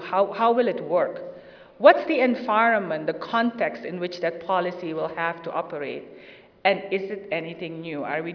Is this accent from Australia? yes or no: no; Louisiana, United States; I come from Louisiana. A good Louisiana Bowdoin sausage is, you can't match that anywhere.